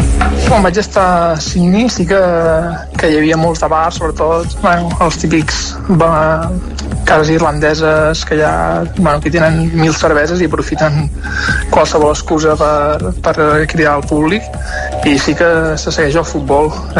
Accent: Girona, Catalonia, Spain; now in Australia; tinc 25 anys, sóc de Girona, estic visquent a Austràlia des de fa 2 mesos i mig.

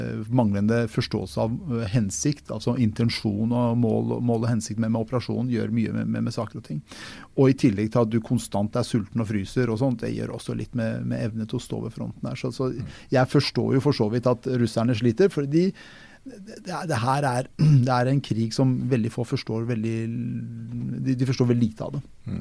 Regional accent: Porsgrunn, Telemark, Norway; Jeg kan ta eksempler fra min hjemby i Porsgrunn og Skien

